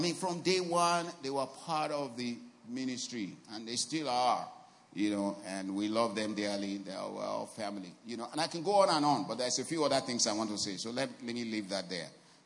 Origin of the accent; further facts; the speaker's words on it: Yorubaland, Nigeria; I mean, we're from different parts of the country. You know, I'm from Yoruba land.